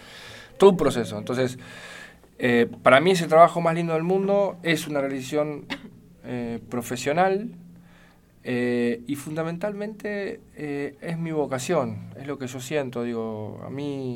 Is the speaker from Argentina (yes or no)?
yes; Morón, Buenos Aires Province, Argentina; soy la tercera generación de mi familia, nacido y criado en Morón, yo me cruzo todo el día con gente que tiene que ver con mi familia